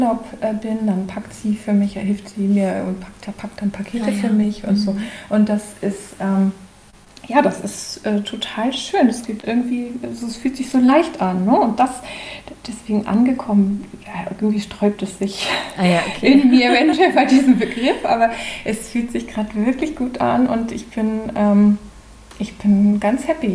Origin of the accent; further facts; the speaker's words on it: Portugal; zum Glück bin ich ja in Portugal aufgewachsen.